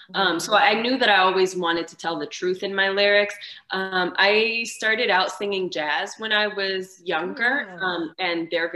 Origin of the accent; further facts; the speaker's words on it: Montreal, Quebec, Canada; So I grew up in Montreal, Canada, and we didn't have a hip hop and R&B station when I was growing up.